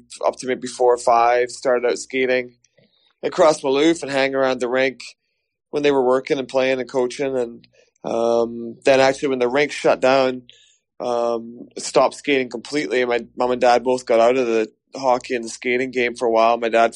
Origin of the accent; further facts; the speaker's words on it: Glasgow, Scotland, United Kingdom; Yeah, so then obviously I was growing up in Glasgow